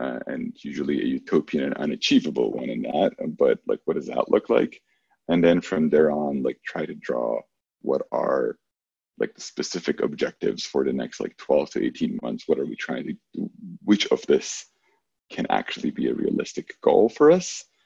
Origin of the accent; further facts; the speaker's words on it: Israel; now in San Francisco, United States; I come from Israel, and we have a very different culture.